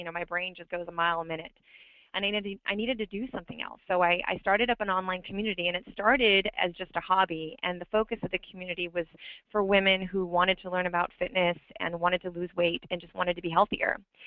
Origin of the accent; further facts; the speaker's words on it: California, United States; And I grew up in a conservative household, just like Robin had. She is in Texas. I'm from California.